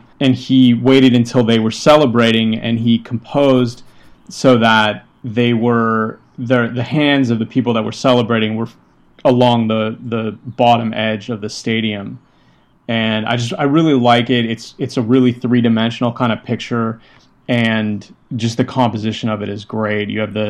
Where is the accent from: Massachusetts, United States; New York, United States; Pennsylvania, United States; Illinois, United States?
Pennsylvania, United States; Pittsburgh; growing up in Pittsburgh, I've seen this picture printed very large in the museum.